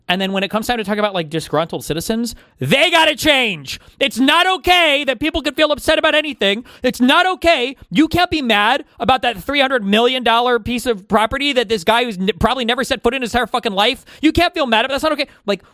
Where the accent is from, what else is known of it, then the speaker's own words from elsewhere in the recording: New York City, New York, United States; I'm a New Yorker.